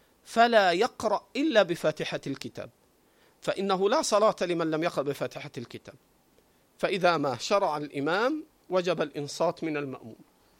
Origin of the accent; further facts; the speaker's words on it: Egypt; عندنا في مصر نشهد ولا يعز من عاديت